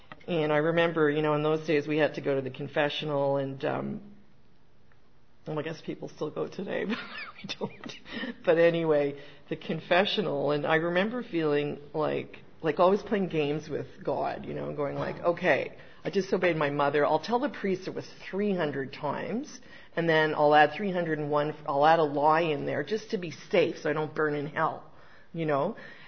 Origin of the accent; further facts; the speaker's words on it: Pointe-Claire, Quebec, Canada; I grew up on the West Island in Point Claire, and already my upbringing was schizophrenic. You know, I was in an English community and I went to French school.